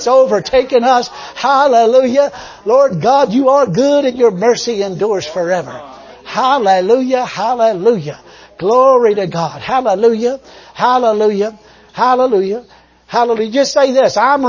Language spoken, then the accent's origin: English; United States; Because I'm an American. I got rights.